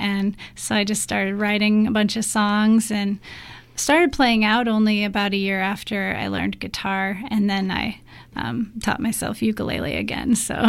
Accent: Hawaii, United States; And I grew up mostly in Hawaii, and they taught ukulele in elementary school.

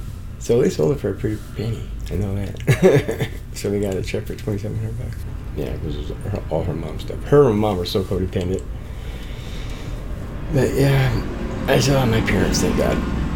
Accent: Portland, Oregon, United States; born and raised in Portland, Oregon my whole life.

